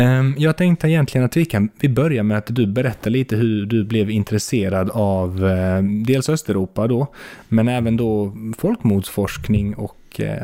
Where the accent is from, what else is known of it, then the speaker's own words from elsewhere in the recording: Skåne, Sweden; fast jag är skåning själv. Jag kommer ju från Göingetrakterna, Snapphaneland.